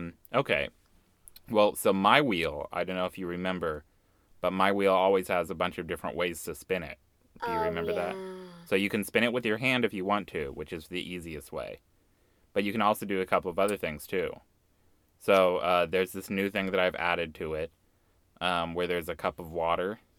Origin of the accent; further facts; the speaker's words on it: Kentucky, United States; now in Texas, United States; I'm back home in Kentucky for the holidays, right?